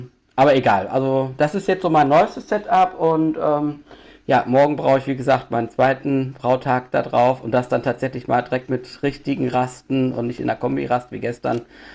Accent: Düsseldorf, North Rhine-Westphalia, Germany; ich komme ja aus Düsseldorf und na, mit Altbier bin ich groß geworden

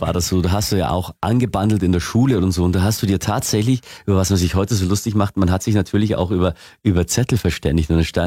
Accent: Bavaria, Germany; Also ein Ossi und ein Niederbayer.

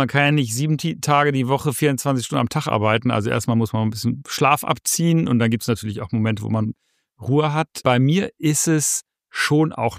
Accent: Northern Germany, Germany; was mich natürlich als Norddeutscher sehr freut.

